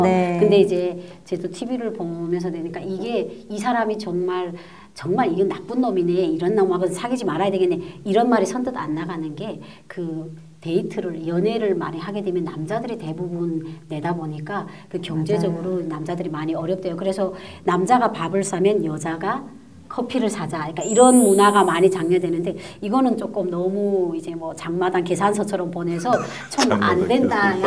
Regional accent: North Korea; now in South Korea; 저 오리지널 북한 사람이에요.

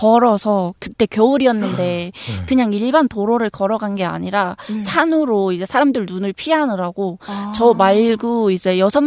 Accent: North Korea

